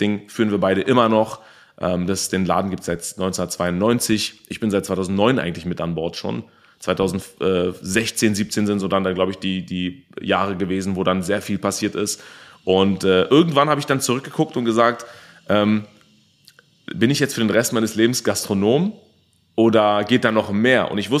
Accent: Germany; born or raised there

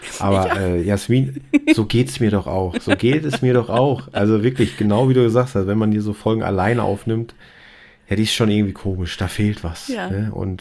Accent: North Rhine-Westphalia, Germany; ich komme aus dem Rheinland, aus Köln, also eigentlich aus dem Sauerland genauer gesagt

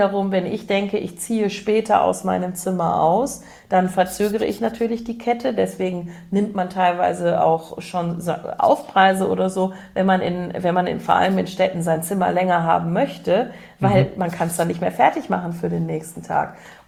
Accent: Cologne, North Rhine-Westphalia, Germany; now in Düsseldorf, Germany; Magdeburg und Köln sogar. Meine alte Heimatstadt.

